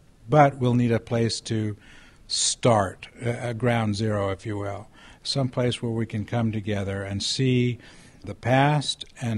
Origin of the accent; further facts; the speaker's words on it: California, United States; I'm from the Yochidihi Wintu Nation, and we're located in Northern California, in between San Francisco and Sacramento.